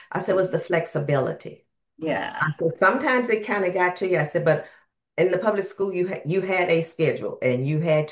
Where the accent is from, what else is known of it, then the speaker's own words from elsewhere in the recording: Texas, United States; I'm originally from East Texas. There are no big cities in East Texas.